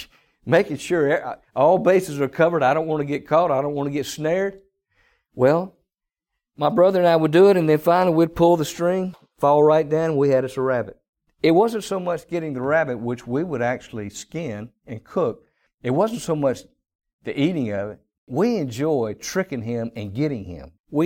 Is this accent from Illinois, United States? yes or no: no; Mississippi, United States; I remember years ago, my brother and I grew up in the Mississippi Delta.